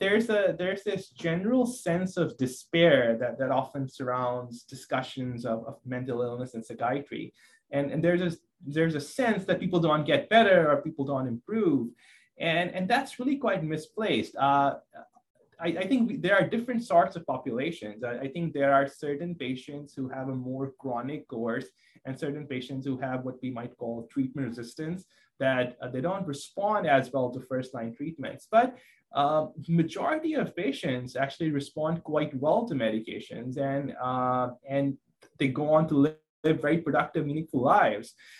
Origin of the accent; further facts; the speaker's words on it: Pakistan; moved away as an adult; now in United States; I'm from Pakistan originally. That's where I was born and raised. I did my med school there. And then I moved to US